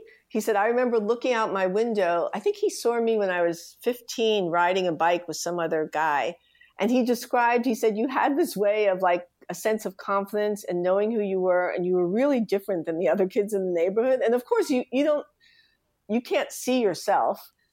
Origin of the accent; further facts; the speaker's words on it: Bronx, New York, United States; I grew up in the Bronx, Riverdale, and it was kids from Brooklyn, Queens, Manhattan, the Bronx